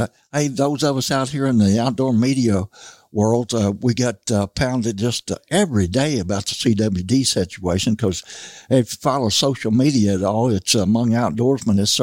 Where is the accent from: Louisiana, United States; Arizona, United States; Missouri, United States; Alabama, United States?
Missouri, United States; I've lived through these decades where I was raised in Missouri Boot Hill.